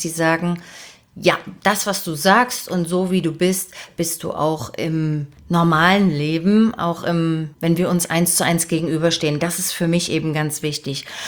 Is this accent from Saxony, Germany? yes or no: yes; Dresden, Saxony, Germany; also born or lived in Leipzig; Ich bin ein Ostmädel der 80er und darauf bin ich tierisch stolz. Ich bin in Leipzig geboren und bin 1980 pünktlich zu meiner Einschulung mit meinen Eltern ins wunderschöne Elbflorenz nach Dresden gezogen.